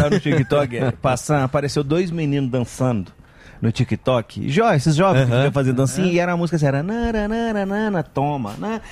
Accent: Belo Horizonte, Minas Gerais, Brazil; also born or lived in Rio de Janeiro; now in São Paulo, Brazil; Nasci em Minas, eu sou de Belo Horizonte, mas morei 10 anos no Rio. Moro em São Paulo

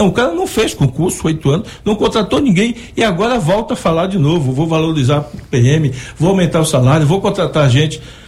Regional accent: Bahia, Brazil; Eu, como baiano, fico envergonhado.

